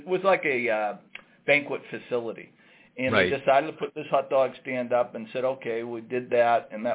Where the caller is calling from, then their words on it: Saugus, Massachusetts, United States; I'm calling from our office in Saugus, Massachusetts.